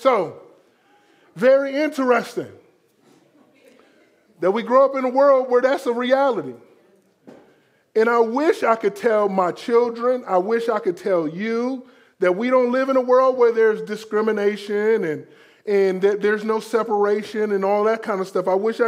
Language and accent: English; Florida, United States; I grew up in South Florida. Both of my parents are from the deep south.